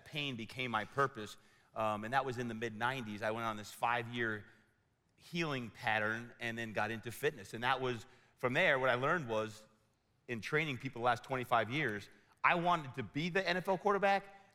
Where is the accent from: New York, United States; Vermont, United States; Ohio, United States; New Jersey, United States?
New Jersey, United States; So growing up in New Jersey, went to school in Virginia at William & Mary.